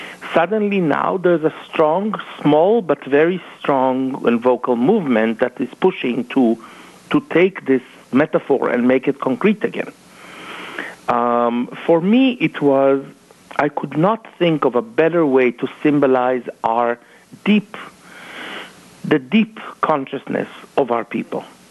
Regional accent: Jerusalem, Jerusalem District, Israel; when growing up in Jerusalem

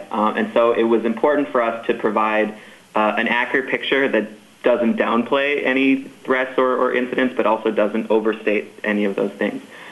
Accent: Midwest, United States; Growing up in the Midwest, you know, what's typical for me and a lot of my friends growing up was the Big Ten school with 50,000 students

